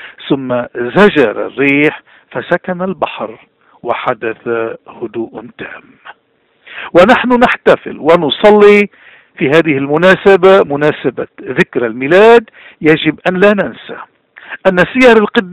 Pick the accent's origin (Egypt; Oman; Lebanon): Lebanon; تسلحنا به كلبنانيين منذ 7000 سنة ولازلنا